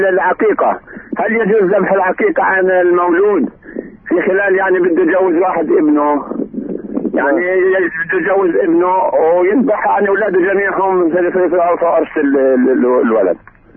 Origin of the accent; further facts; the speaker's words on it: Deir Abu Mash'al, West Bank, Palestine; من دير أبو مشعل.